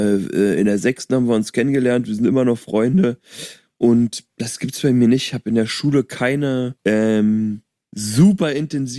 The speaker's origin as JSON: {"language": "German", "region": "Berlin", "country": "Germany", "tie": "born or raised there", "said": "Eine Berlin-Doku, wo ich groß geworden bin."}